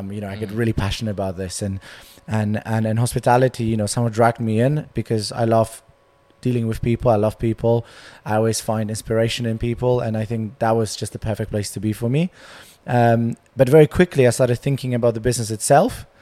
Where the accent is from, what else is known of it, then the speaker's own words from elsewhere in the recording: Poland; moved away as an adult; also born or lived in Hamburg, Germany; now in London, United Kingdom; I moved here when I was 19. Although I was born in Hamburg in Germany, where I spent my first 7 years, but then I grew up and did most of my school years in Poland.